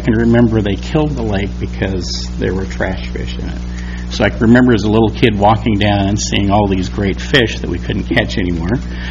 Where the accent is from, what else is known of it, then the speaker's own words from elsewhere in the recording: Tigard, Oregon, United States; Good evening. … from Tigard, Oregon, but our lakefront address is 3181 Northeast Loop Drive.